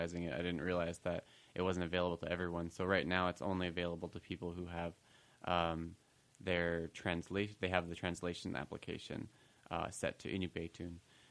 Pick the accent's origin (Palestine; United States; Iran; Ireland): United States; Kotzebue, Alaska; Well, I grew up in Kotzebue, and so I grew up around the language.